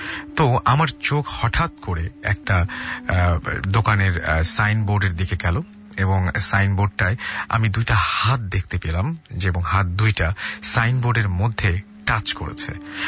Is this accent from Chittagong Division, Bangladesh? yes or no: yes; Lakshmipur, Chittagong Division, Bangladesh; now in Oman; আমার বাড়ি লক্ষ্মীপুর এবং আমি বর্তমানে দেশের বাইরে থাকছি। আমি বর্তমানে ওমানে থাকি